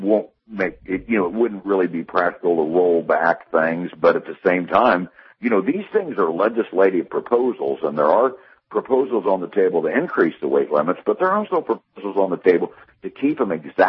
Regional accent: Midwest, United States; I'm from the Midwest. I used to truck in places like Pittsburgh

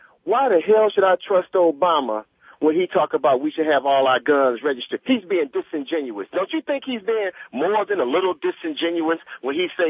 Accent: Flint, Michigan, United States; and I'm from Flint, Michigan, home of the sit-downers, blue-collar all the way, and there's so much death and destruction happening in Flint, Michigan every week, and Detroit.

